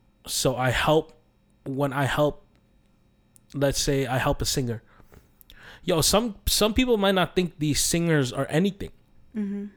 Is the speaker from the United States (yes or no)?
no; Kitchener-Waterloo, Ontario, Canada; to me, growing up in Kitchener-Waterloo, that's small.